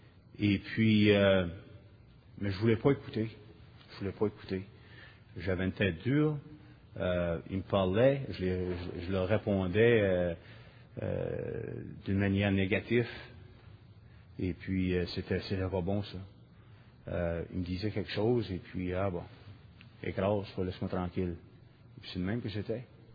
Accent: New Brunswick, Canada; accent: Acadian French; Comme Lise, je viens du Nouveau-Brunswick. Je m'en qualifie bien vite, là. Je suis un Acadien. Mon français, c'est un français acadien.

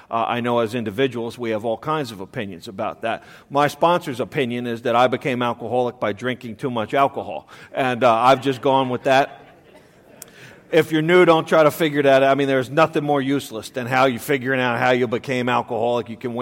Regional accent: Baltimore, Maryland, United States; I grew up in Baltimore of a wonderful family.

